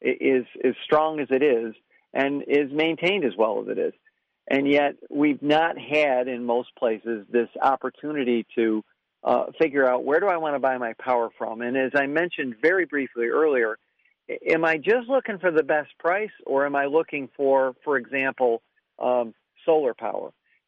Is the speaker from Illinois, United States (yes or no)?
no; New York, United States; In some states, like my home state of New York, the legislature has had little to nothing to do with it.